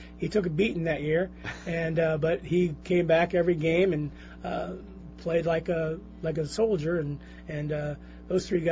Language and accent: English; Canton, Illinois, United States; I was born and raised in Canton and down in the Peoria area